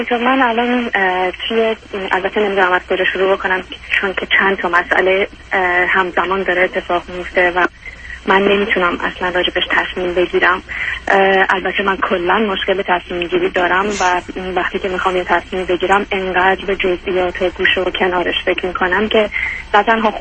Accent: Iran; moved away as an adult; now in Canada; من سال 2003 از ایران اومدم، 5-6 سال اینجا بودم، بعد دوباره 4-5 سالی نبودم و 2 ساله که الان دوباره برگشتم کانادا.

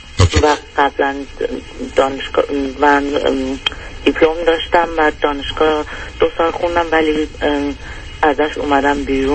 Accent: Iran; moved away; ما همه از ایران اومدیم بیرون

